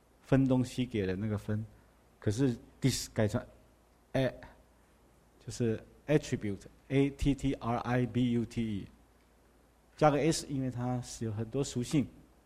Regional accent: Taiwan; 我们台湾人有时候很好笑，就是这样，孩子常常生病啊，就到去给神明，到庙里面要给神明做儿子。

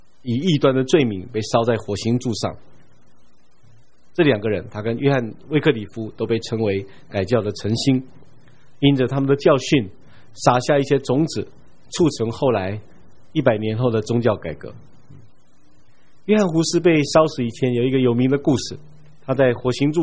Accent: Taiwan; 我不知道我们台湾人有没有人名字叫做鹅的

